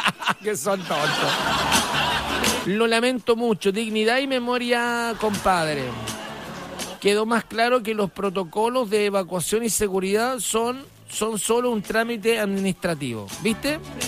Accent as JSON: {"language": "Spanish", "country": "Chile", "said": "como somos chilenos, siempre le doblamos la mano al destino"}